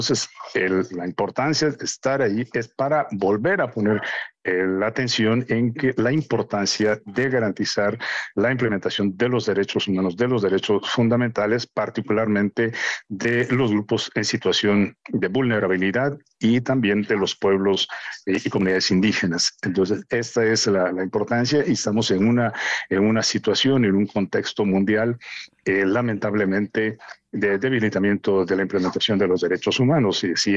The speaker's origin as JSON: {"language": "Spanish", "country": "Mexico", "said": "pero como mexicano, primer mexicano indígena que ocupa este cargo en el sistema de Naciones Unidas"}